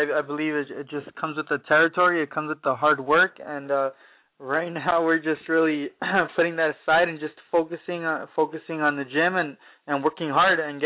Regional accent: Pico Rivera, California, United States; It's going to be at the Pico Rivera Sports Arena in my hometown.

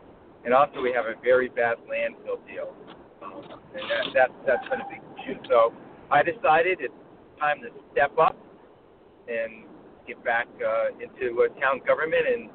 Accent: Colonie, New York, United States; Well, I was raised in Colony. I'm a alumni of Colony Central High School in Siena College, and as I was growing up, I was very proud of my community.

